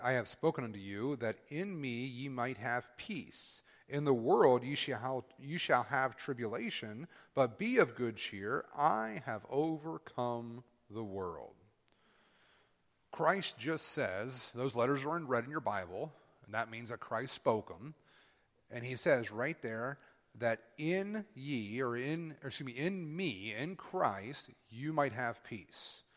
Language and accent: English; Buffalo, New York, United States; I came from Buffalo, New York. Believe me, they were just as bad.